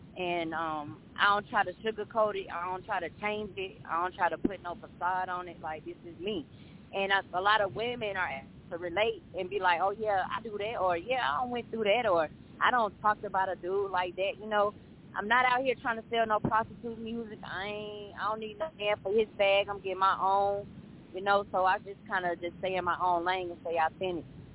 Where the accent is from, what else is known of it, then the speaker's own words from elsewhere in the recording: Atlanta, Georgia, United States; I am from Zone 6 ATL, Atlanta, Georgia, and I'm a femcee out here doing my thing, man.